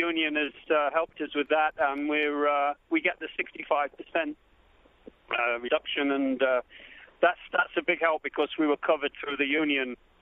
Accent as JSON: {"language": "English", "country": "United Kingdom", "said": "As you can probably tell, I'm British"}